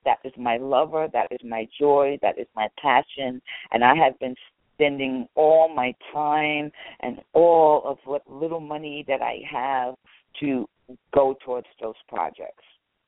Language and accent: English; New York City, New York, United States; because I'm born and raised in the South Bronx, and I'm a guerrilla.